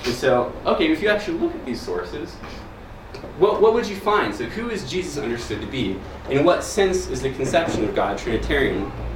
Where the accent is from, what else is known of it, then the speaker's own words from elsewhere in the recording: California, United States; I am also from California.